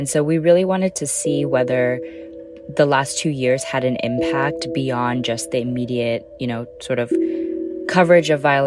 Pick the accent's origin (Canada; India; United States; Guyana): India; I'm Indian, for example, and whenever my family is asked, you know, how do you identify? We say Indian.